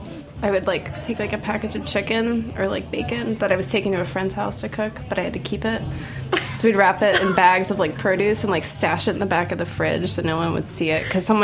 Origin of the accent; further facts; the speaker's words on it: New Hope, Pennsylvania, United States; I grew up outside of Philly in a little town called New Hope, which is on the Delaware River.